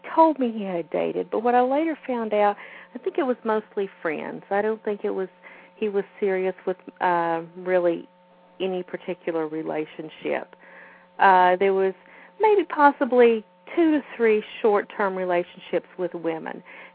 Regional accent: Appalachia, United States; I grew up in the Appalachian area, Bible Belt area, and that was another thing.

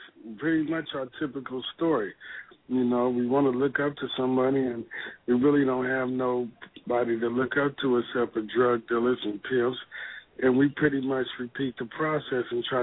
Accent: Sacramento, California, United States; I'm from Sacramento, so they really talking about the book.

